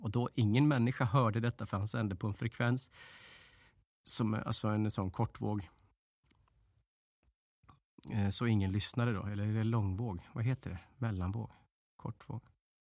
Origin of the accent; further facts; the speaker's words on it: Dalarna County, Sweden; Jag kommer från Dalarna.